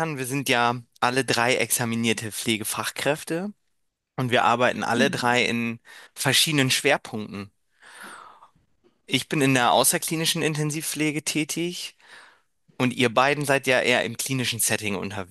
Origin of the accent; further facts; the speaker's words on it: Northern Germany, Germany; Also wir kommen eher aus dem Nordbereich Deutschlands